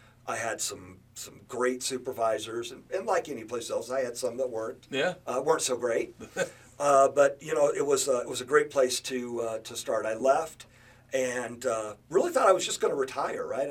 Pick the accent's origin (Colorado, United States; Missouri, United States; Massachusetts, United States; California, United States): Colorado, United States; Leadville; Well, I hail from the highest unified city in Colorado, Leadville.